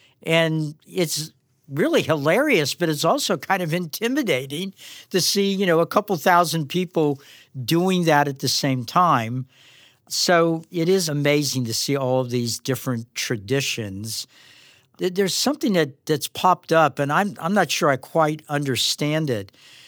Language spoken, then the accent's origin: English; Kentucky, United States; growing up in Kentucky, in college basketball, the Kentucky Wildcats, you know, they walked on water